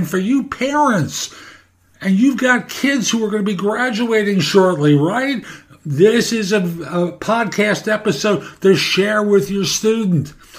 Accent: New York City, New York, United States; I grew up in New York. Family was working class. And I went to high school at Taft High School in New York, have an undergrad from CCNY in political science.

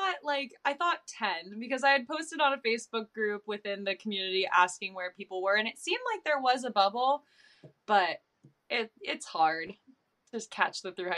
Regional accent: New Jersey, United States; the handsome man speaking to you earlier was … We are a couple from New Jersey that are outdoor enthusiasts.

